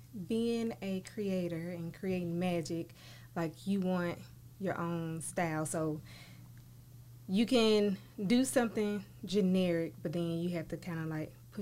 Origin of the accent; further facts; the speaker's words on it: Columbus, United States; So Columbus is my hometown.